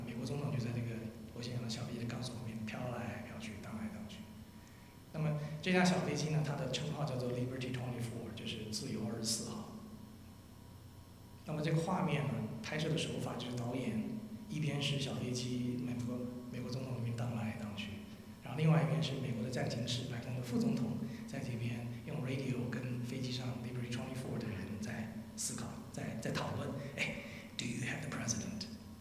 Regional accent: China; 很多时候我们中国人讲叫做金玉其外，败絮其中。

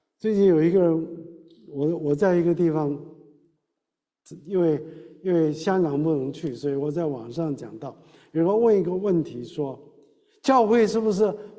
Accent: Shandong, China; accent: Shandong; moved away as an adult; also born or lived in Hong Kong; 因为我去香港念神学，我是山东人，我讲的是山东话，所以去香港呢，没有人会听山东话，所以学广东话，我学英语，还要学国语

